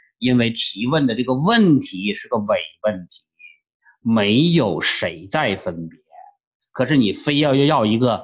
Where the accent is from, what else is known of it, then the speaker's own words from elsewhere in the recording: Daxing'anling, Heilongjiang, China; now in Beijing, China; 我小时候在他妈黑龙江的什么大兴安岭，后来跑到齐齐哈尔、富拉尔基，我从多小的一个穷乡僻壤冒出来的，到了北京